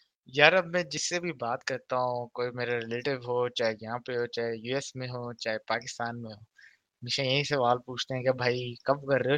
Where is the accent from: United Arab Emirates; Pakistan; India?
United Arab Emirates; Dubai; मैं कहाँ रहता हूँ, मैं दुबई में पला पड़ा हूँ, 25 साल का हूँ और मर्डॉक यूनिवर्सिटी ऑस्ट्रेलिया का ग्रेजुएट हूँ।